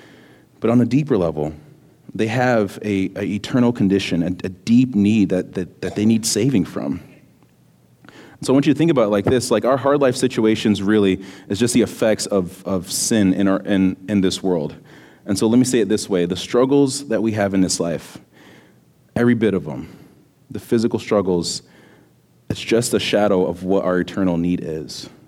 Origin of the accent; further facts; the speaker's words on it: Florida, United States; I don't know if you guys can tell, but I'm from Florida. … I'm the student pastor here at Trinity.